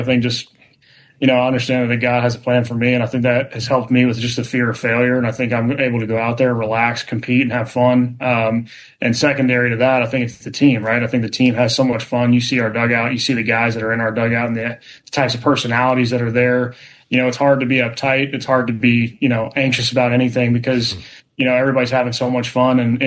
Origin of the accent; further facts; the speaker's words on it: Texas, United States; born and bred in Texas. So, I mean, football was part of my life till from about 5-6 years old, playing flag football out to – you know, being in West Texas, it's Friday Night Lights.